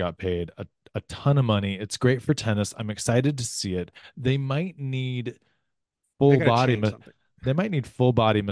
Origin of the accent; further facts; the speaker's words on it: San Diego, California, United States; I grew up in San Diego as well.